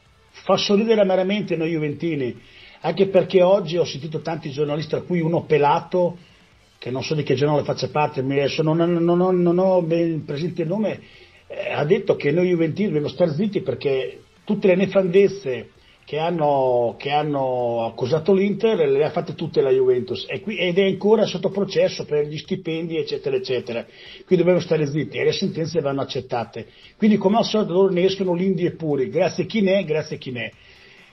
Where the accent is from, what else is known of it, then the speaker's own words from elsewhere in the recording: Ferrara, Emilia-Romagna, Italy; io sono di Ferrara